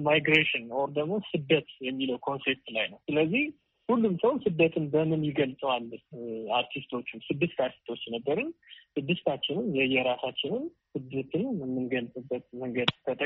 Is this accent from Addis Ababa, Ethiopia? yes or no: yes; Addis Ababa, Ethiopia; እኔ የአዲስ አበባ ልጅ ነኝ።